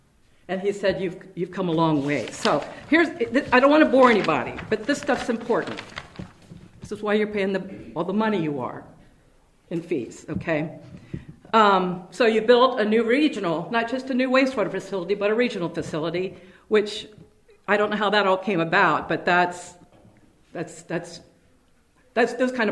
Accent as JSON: {"language": "English", "town": "Des Moines", "region": "Iowa", "country": "United States", "said": "because I'm from Des Moines, and I know how our system works"}